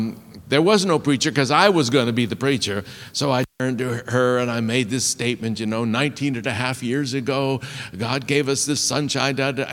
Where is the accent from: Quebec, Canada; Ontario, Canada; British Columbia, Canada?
British Columbia, Canada; Vancouver; I was raised in Vancouver, born in Vancouver, raised in Vancouver. I'm the second oldest of 11.